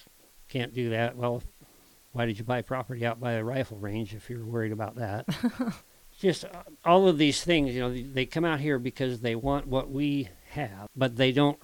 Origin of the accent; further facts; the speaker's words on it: Bighorn, United States; You guys know that I was raised in Bighorn. My mother was raised in that same house out in Bighorn.